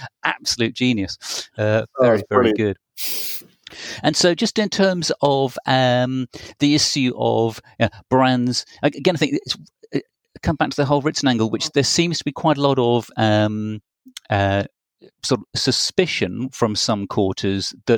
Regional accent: United Kingdom; being very British, I'm not familiar with Zappos

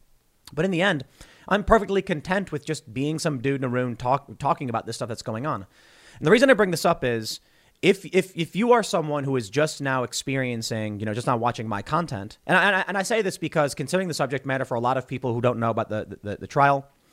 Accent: Chicago, Illinois, United States; So I'm from Chicago.

